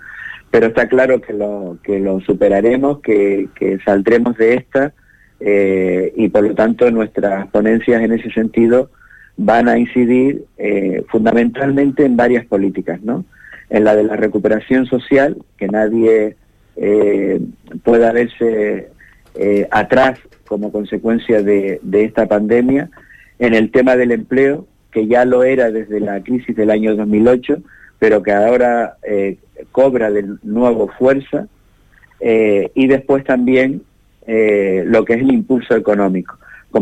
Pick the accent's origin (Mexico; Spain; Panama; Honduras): Spain; Canary Islands; como canarios y canarias